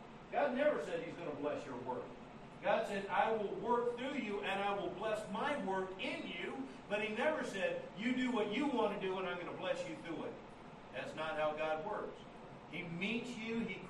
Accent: the South, United States; now in New York, United States; I was raised in the South. I'm used to sweating year round.

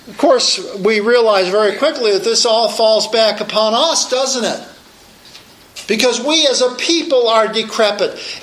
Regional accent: United States; But we as a people, as an American people, we love the slime.

